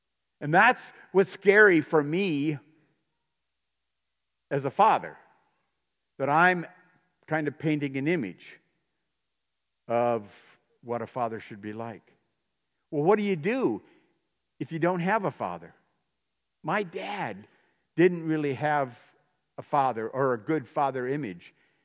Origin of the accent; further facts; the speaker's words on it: New Paris, United States; I grew up in New Paris. We walked in New Paris.